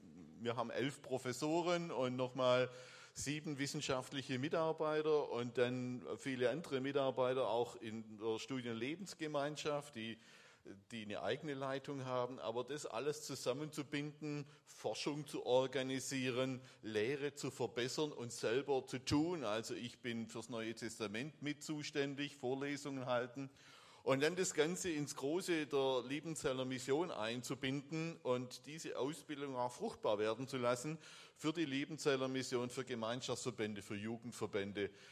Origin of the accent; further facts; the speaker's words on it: Stuttgart, Baden-Württemberg, Germany; Ich bin in Bad Cannstatt aufgewachsen. Ich bin dort tatsächlich groß geworden, Luftlinie 3 Kilometer zum damaligen, so hieß es damals, Neckarstadion.